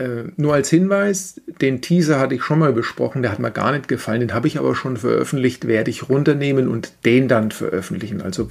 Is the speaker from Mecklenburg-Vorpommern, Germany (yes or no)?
no; Bavaria, Germany; ich bin Franke